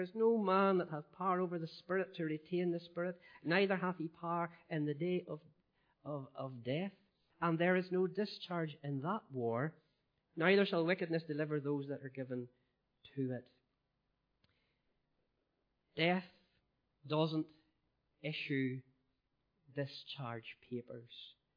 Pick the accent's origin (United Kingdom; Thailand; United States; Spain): United Kingdom; Ballymoney, Northern Ireland; in my hometown of Ballymoney